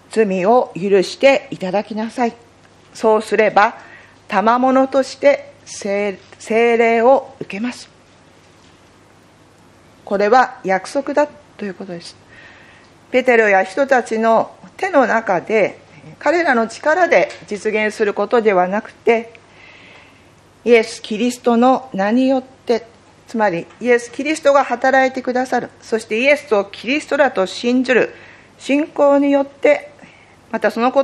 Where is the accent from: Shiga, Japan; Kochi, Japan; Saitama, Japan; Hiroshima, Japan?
Saitama, Japan; 海なし県の埼玉で育って